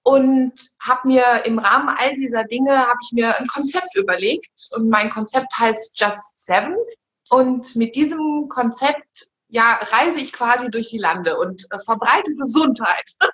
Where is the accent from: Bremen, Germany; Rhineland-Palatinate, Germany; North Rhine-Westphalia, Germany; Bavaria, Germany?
North Rhine-Westphalia, Germany; Bonn; ich komme aus Bonn